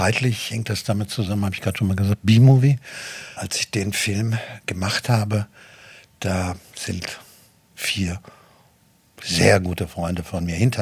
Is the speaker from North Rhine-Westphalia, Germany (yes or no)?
yes; Hagen, North Rhine-Westphalia, Germany; now in Berlin, Germany; ich komme aus Hagen. Und dann über diesen Weg dann irgendwie nach Berlin gekommen